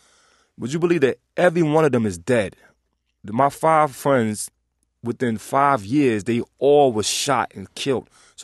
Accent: New York, United States; me being a young man growing up in New York

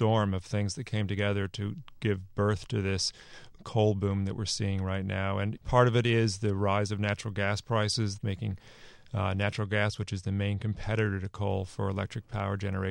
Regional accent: California, United States; And I grew up in Silicon Valley, and I worked in the computer industry.

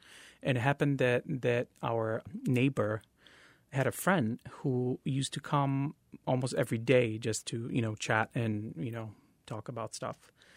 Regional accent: Pazardzhik, Pazardzhik Province, Bulgaria; English is a second language; I grew up in Bulgaria. A town is called Pazarjik, which is probably approximately 100 or maybe 70 miles from the capital, Sofia.

